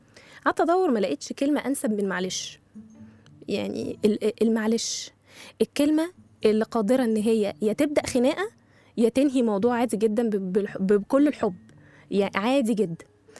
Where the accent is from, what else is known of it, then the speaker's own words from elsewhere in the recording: Egypt; ولان احنا كمصريين عندنا حب رهيب لنقل الثقافات